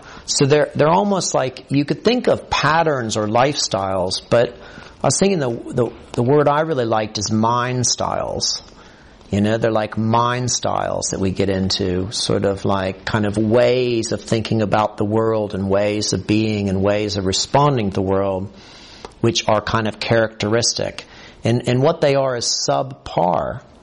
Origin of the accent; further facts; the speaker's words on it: Ohio, United States; But I think what I am is I'm an Ohioan. And I'm an American.